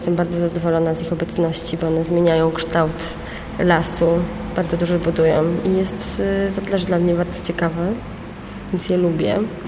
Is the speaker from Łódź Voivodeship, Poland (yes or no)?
no; Stogi, Pomeranian Voivodeship, Poland; jestem dziewczyną ze Stogów.